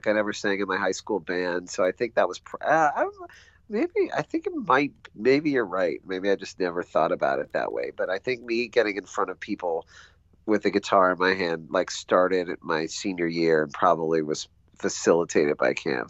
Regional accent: Dallas, Texas, United States; Well, what's funny is, like, I grew up in Dallas, and I didn't have a lot of, I was not in, like, the Jewish part of Dallas.

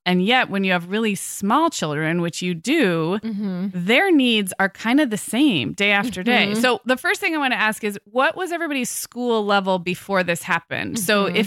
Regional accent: California, United States; And as a Californian, I feel almost more connected to my state government lately.

